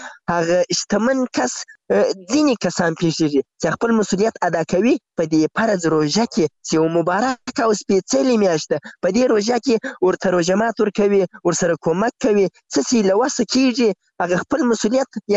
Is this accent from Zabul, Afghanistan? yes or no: yes; Zabul, Afghanistan; now in Ghazni, Afghanistan; زه له زابل نه راغلی یم دلته غزنی کې په یو کار مصروف یم